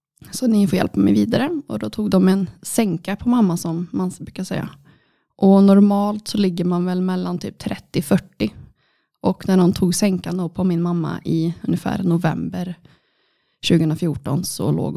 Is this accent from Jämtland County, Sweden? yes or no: no; Trollhättan, Västra Götaland County, Sweden; född 95 då. Så fyller snart 27 år gammal. Jag kommer från Trollhättan och botar hela mitt liv. Och har alltid bott på landet med min mamma.